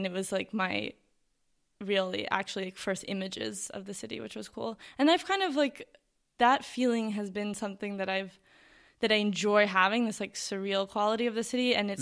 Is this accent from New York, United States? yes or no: yes; New York, United States; because I am from New York and we have seasons and we have winter and it gets cold.